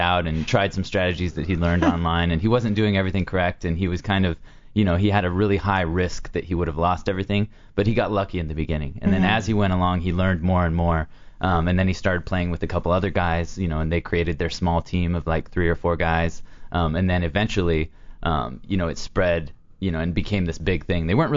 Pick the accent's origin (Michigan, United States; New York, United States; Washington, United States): Washington, United States; Seattle; I grew up with him in Seattle.